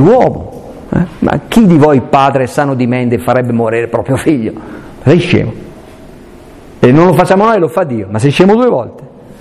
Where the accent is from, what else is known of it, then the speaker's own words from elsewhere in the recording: Aosta, Aosta Valley, Italy; Anselmo nasce nel 1033, muore nel 1109, grandissimo teologo erudito, era nato nel mio paese, non so se notate.